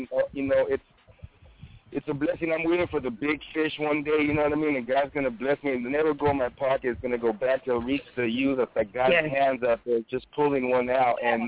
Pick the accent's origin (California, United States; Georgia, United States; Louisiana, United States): California, United States; Santa Barbara; Yeah, I'm from Santa Barbara. Born and raised in Santa Barbara on the west side.